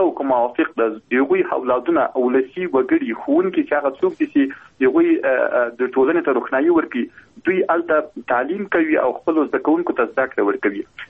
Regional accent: Logar, Afghanistan; زه خپله د لوګر ولایت یم،

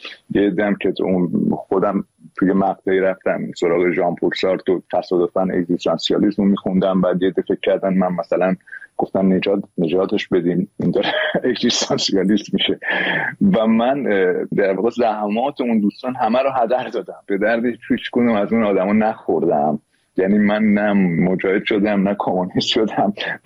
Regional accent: Iran; به زندگی خودم به عنوان یه ایرانی

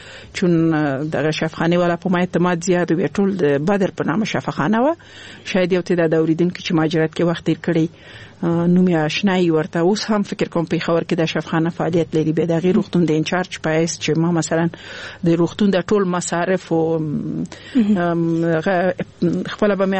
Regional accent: Laghman, Afghanistan; also born or lived in Nangarhar; زه خپل د لغمان ولایت یم

